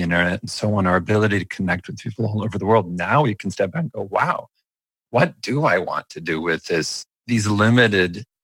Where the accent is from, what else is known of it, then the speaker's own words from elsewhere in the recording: California, United States; I grew up in a strong religious tradition. I was raised by it in the Mormon tradition, but in California.